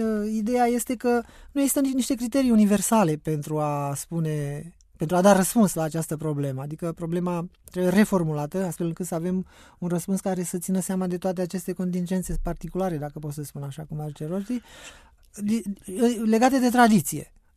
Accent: Romania; mici, modeste, așa cum sunt ale noastre din România, care nu suntem buricul pământului în niciun caz în domeniul filozofiei

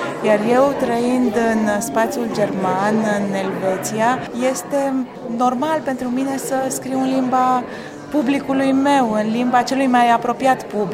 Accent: Bucharest, Romania; Eu am copilărit la București, cunosc România

